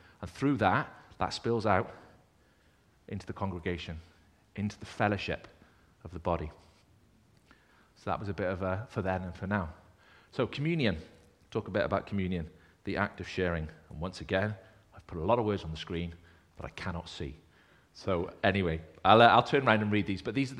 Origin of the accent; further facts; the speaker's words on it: United Kingdom; We're British, so we say, I'm fine.